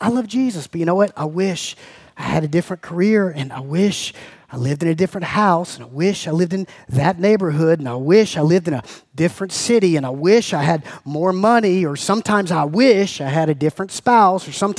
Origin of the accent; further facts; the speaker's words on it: United States; as an American living in the suburbs of Atlanta